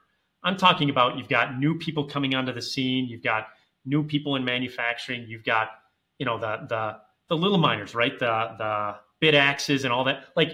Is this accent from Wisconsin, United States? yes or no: yes; Wisconsin, United States; I'm from Wisconsin. So those of you who are unaware of Wisconsin, big beer state.